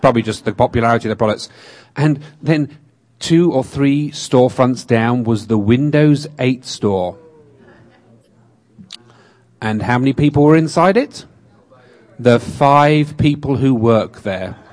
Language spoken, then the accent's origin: English; England, United Kingdom; moved away as an adult; now in United States; As you can tell from my accent, I am from England originally. I came here in 2001. I manage and own a assistive technology company here in Northern California.